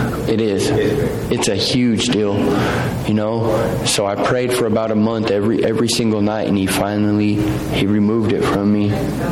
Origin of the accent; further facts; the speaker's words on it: Las Vegas, Nevada, United States; Growing up in Las Vegas, I didn't think, it's a completely different lifestyle out there.